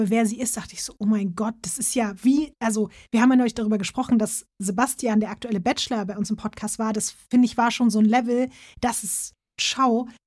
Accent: Cologne, North Rhine-Westphalia, Germany; ich bin aus Köln.

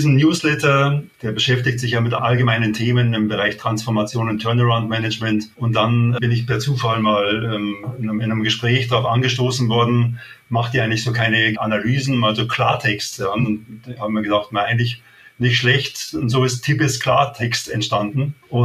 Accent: Munich, Bavaria, Germany; ich bin ein Münchner.

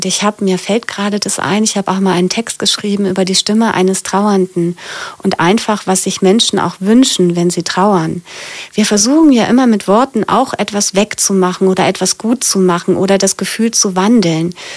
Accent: Cologne, North Rhine-Westphalia, Germany; nicht wieder nach Köln zu gehen, was meine Heimatstadt ist

